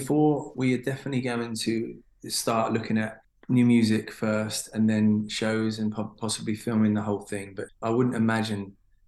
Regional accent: London, United Kingdom; And being a Londoner, a big part of, I guess, our growing up.

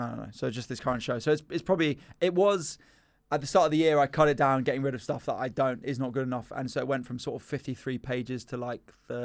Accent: London, United Kingdom; I grew up in London

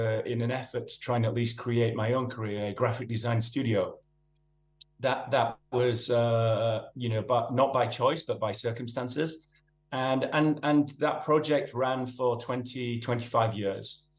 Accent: Yorkshire and the Humber, United Kingdom; I'm a Yorkshireman, and I rolled out of art and design school in the mid-80s in a small town called Batley, which is between Leeds and sort of Manchester in that Yorkshire

